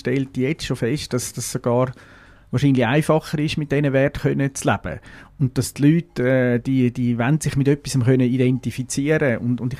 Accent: Uri, Switzerland; also born or lived in Zurich; als Zürcher, ursprünglich Urner, sind anfangs 80er Jahre auf Basel gekommen.

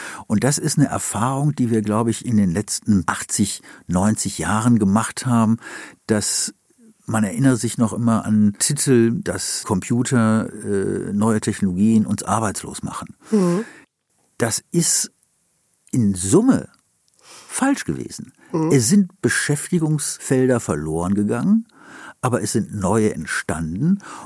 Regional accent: Wuppertal, North Rhine-Westphalia, Germany; Bergisches Land, das ist nicht das Ruhrgebiet, Wuppertal, meine Heimatstadt.

